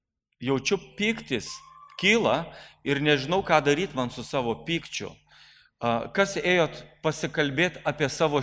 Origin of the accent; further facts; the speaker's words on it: Biržai, Panevėžys County, Lithuania; aš užaugau Biržuose, o Biržuose yra tos karstinės įgrivos, ką žinote, ne? Ir kur tik mes gyvendavom, visur kietas vanduo būdavo.